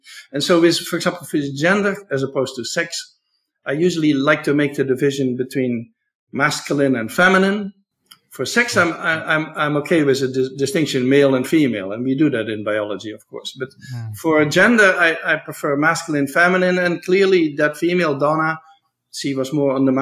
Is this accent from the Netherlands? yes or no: yes; Netherlands; now in United States; So for me, you know, I'm from the Netherlands